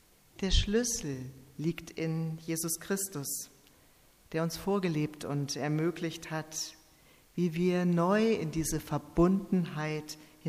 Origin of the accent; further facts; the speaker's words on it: Bielefeld, North Rhine-Westphalia, Germany; Bethel bei Bielefeld, meiner Heimat.